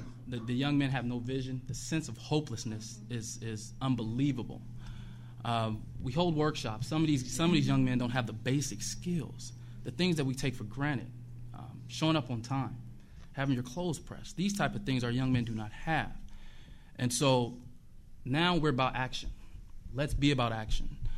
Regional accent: Omaha, Nebraska, United States; I'm a product of Omaha, born and raised in Omaha, and actually house off right off of 24th and Lake, oldest of 5, single-parent household.

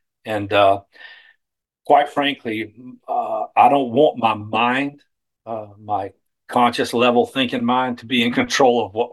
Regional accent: Jacksonville, Florida, United States; born there; Yeah, I was born in 1967 in Jacksonville.

